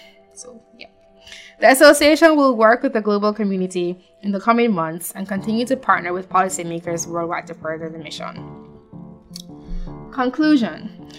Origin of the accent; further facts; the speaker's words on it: Jamaica; now in United States; I'm from Jamaica and I live in the US and I have had to send money back home and also vice versa.